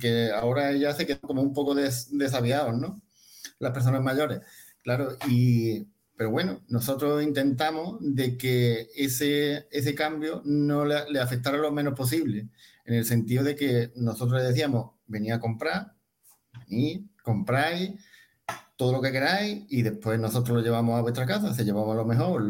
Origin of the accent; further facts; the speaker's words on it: Zahara, Andalusia, Spain; yo quería estarme aquí en Zahara porque hacía mi pueblo, me gusta mucho mi pueblo